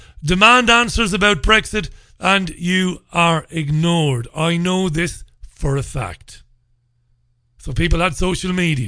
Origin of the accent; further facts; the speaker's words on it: Waterford, Munster, Ireland; I come from Ballybeg in Waterford City, which is a working class housing estate. Priory Lawn I was brought up in.